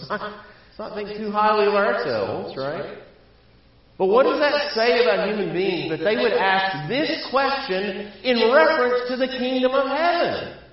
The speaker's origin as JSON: {"language": "English", "region": "Alabama", "country": "United States", "said": "I mean, you have to remember, I'm from Alabama, where Alabama fans demonize Auburn fans"}